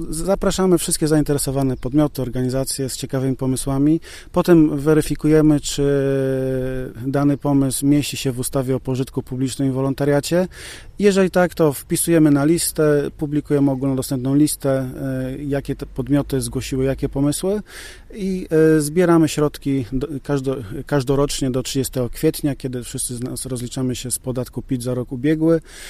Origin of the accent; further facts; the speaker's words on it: Międzyrzecz, Lubusz Voivodeship, Poland; born there; now in Zbąszyń, Poland; To znaczy, tu mieszkam i pracuję, jakkolwiek urodzony jestem w Międzyrzeczu.